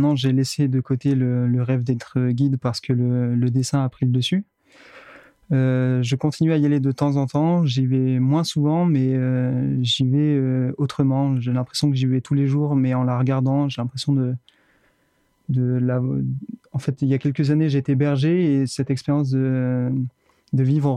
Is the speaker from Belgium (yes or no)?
no; Le Monêtier-les-Bains, Provence-Alpes-Côte d'Azur, France; Eh bien, moi, je viens de Monnetier-les-Bains. J'ai grandi dans cette vallée et j'ai fait mon collège, mon lycée à Briançon.